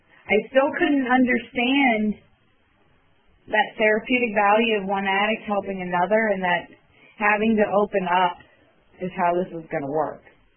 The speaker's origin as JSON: {"language": "English", "town": "Erie", "region": "Pennsylvania", "country": "United States", "said": "I had moved down into this area, I'm from Erie originally, I moved down here with a garbage bag full of clothes"}